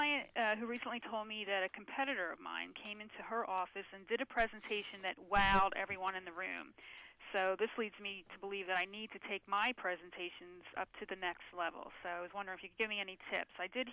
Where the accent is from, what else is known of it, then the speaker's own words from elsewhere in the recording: Cape May, New Jersey, United States; I'm from lovely Cape May, New Jersey.